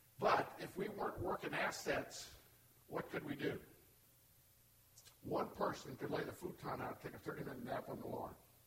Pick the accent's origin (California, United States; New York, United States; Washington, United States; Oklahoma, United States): Oklahoma, United States; I come from Oklahoma here to Florida, and it's humid, I'm sweating